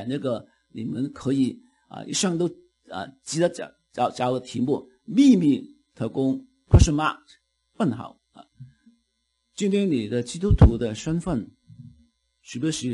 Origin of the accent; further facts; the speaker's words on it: Guangdong, China; 我们年轻的时候我们就国内父母会不会这样讲我们广东人爸妈就妈妈特别是妈妈